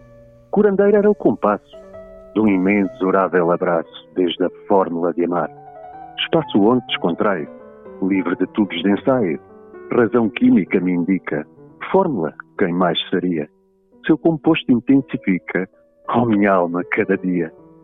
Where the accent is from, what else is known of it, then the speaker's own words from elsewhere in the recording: Beja, Portugal; also born or lived in Lisbon; now in Algarve, Portugal; Mas cresci em Beja, onde residem as minhas memórias de infância e adolescência. E lá cresci, até concluir o secundário.